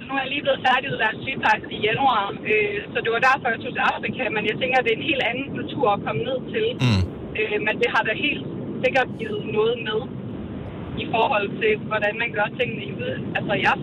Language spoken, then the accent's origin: Danish; Vorgod, Central Denmark Region, Denmark; Jeg er fra Vorgod.